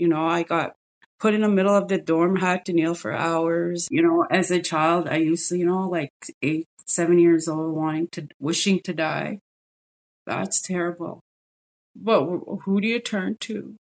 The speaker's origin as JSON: {"language": "English", "town": "Kiskus", "region": "Saskatchewan", "country": "Canada", "tie": "born or raised there", "said": "And growing up in Kiskus, we all were called the village kids. We lived in a village."}